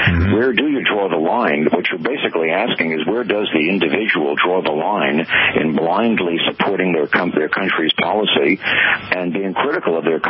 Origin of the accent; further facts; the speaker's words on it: United States; And because they're Chinese and we're American.